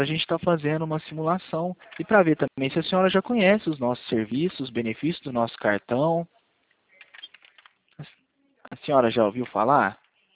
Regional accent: Franca, São Paulo, Brazil; Eu sou da cidade de Franca, falo da cidade de Franca.

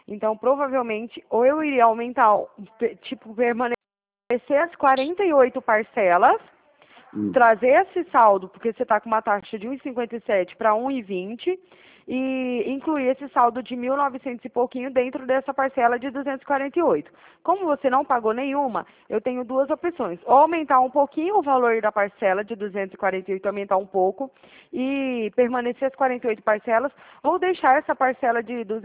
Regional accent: Araraquara, São Paulo, Brazil; Eu sou de Araraquara.

